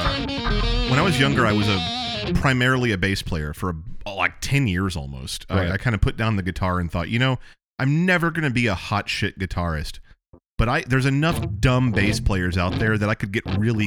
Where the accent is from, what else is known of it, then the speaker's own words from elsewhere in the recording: Beaumont, Texas, United States; I remember when I grew up in Beaumont, Texas, a real shithole.